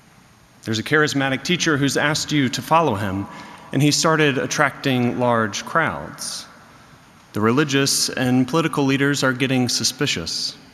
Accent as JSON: {"language": "English", "region": "the South", "country": "United States", "tie": "born or raised there", "said": "I heard this a lot growing up in the South."}